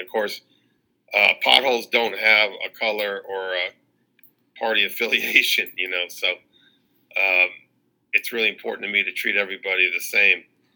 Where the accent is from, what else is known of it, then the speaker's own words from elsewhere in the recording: New York City, New York, United States; And I'm in New York. I grew up in New York City, so I haven't been a fan of Donald Trump for a long time.